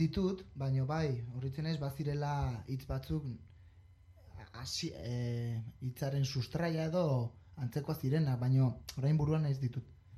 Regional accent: Basque Country, Spain; gu Euskal Herrikoa gara eta euskalduna gara.

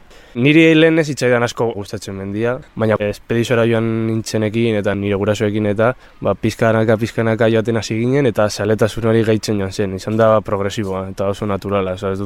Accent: Vitoria-Gasteiz, Basque Country, Spain; born there; 20 urte ditut, Gasteizen jaio naiz

